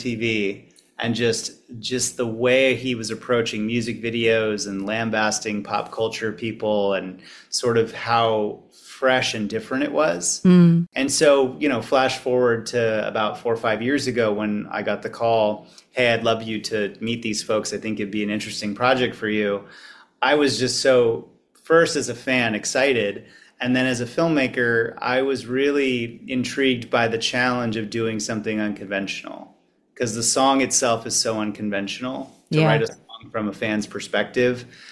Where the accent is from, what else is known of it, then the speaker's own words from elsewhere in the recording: Los Angeles, California, United States; I grew up in Los Angeles, so I was a huge